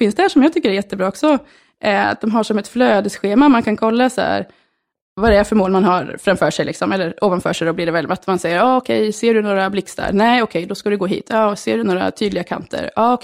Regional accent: Norrköping, Östergötland, Sweden; Visserligen född och uppväxt i Norrköping, så jag kanske utsatts för lite meteorologi.

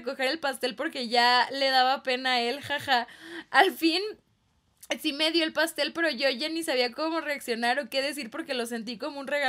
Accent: Parral, Chihuahua, Mexico; mi paisana Ando porque yo también soy de Parral.

